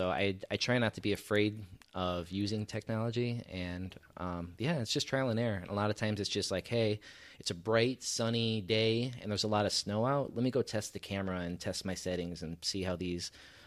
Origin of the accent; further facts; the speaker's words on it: Hammond, Indiana, United States; I'm from Hammond, so Hammond's kind of like a special place to me.